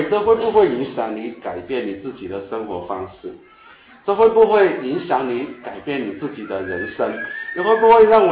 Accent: Sichuan, China; 就像我们四川人常讲一句话，恶人只有恶人疑

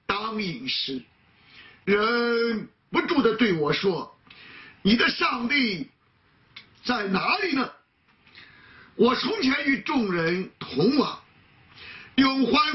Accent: China; 那我们中国人都熟悉啊，关关雎鸠啊，在河之洲啊，窈窕淑女啊，君子好逑。

